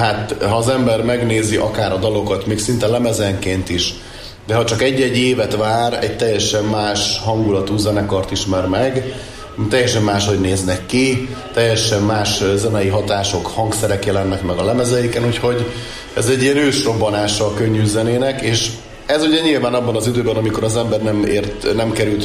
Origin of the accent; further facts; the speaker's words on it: Eger, Heves, Hungary; mivel én egri vagyok